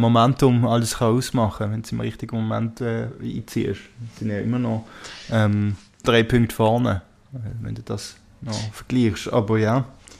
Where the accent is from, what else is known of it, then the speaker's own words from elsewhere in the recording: Switzerland; als Schweizer Fußballfan